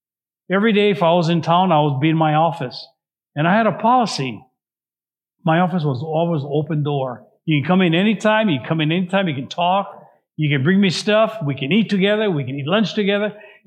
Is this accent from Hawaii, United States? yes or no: yes; Hawaii, United States; now in California, United States; When I was growing up in Hawaii, one of the things that we loved was persimmons.